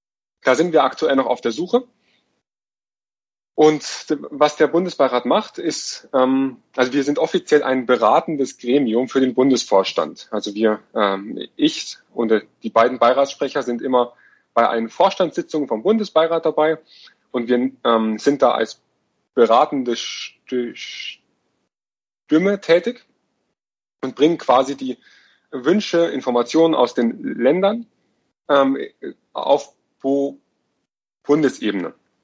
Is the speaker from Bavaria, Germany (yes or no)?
yes; Bavaria, Germany; ich komme aus der Nähe von München, bin 23 Jahre alt und studiere in München zurzeit Informatik